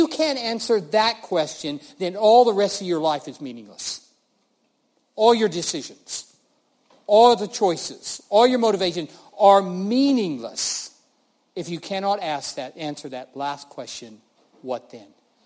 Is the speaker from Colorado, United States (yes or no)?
yes; Colorado, United States; I grew up in Colorado, and I used to love go hiking up in the mountains, up to lakes.